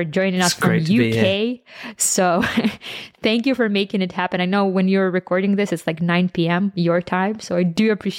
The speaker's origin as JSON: {"language": "English", "country": "Ukraine", "second_language": "English", "moved": "yes", "said": "I didn't grow up in North America. I'm originally from Ukraine, so we didn't have MySpace back in the day."}